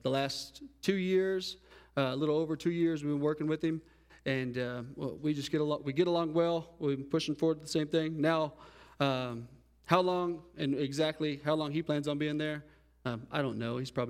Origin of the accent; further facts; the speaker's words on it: Paris, Texas, United States; In my hometown, as Michigan fact-checked me on this, but there's 120 churches, 157 in the county. There's 120 churches in the town of Paris, Texas.